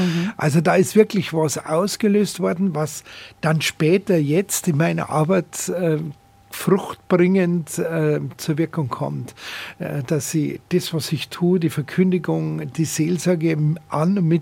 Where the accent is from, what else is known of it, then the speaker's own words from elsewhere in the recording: Munich, Bavaria, Germany; Ich bin ja Münchner Kind, in der Siedlung aufgewachsen.